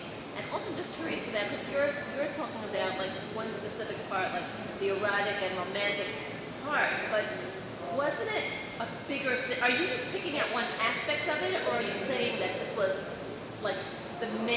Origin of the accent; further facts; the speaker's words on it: Brooklyn, New York, United States; I grew up in Borough Park